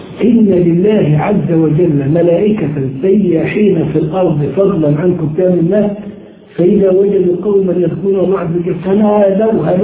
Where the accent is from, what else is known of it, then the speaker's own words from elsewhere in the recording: Egypt; moved away as an adult; now in Turkey; لأننا من حوالي 35 سنة مسافر برا مصر، من سنة 90 لغاية الآن مسافر.